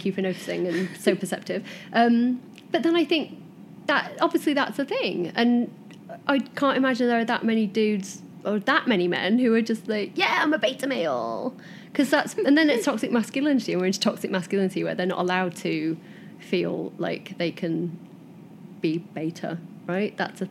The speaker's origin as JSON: {"language": "English", "town": "Doncaster", "region": "Yorkshire and the Humber", "country": "United Kingdom", "said": "I can't. I'm from Doncaster."}